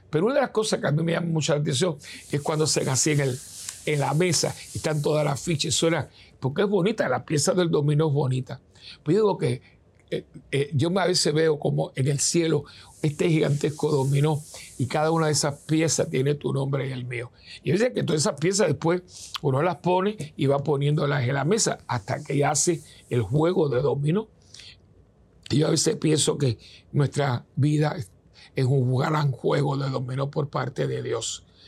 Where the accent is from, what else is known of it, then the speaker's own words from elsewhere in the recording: Cuba; born there; yo no nací en Puerto Rico, yo nací en Cuba.